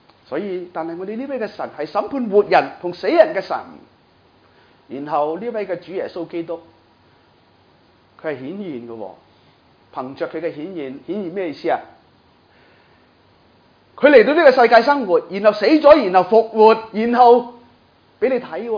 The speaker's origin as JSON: {"language": "Cantonese", "town": "Wong Tai Sin", "country": "Hong Kong", "tie": "born or raised there", "said": "我在黄大仙长大的，"}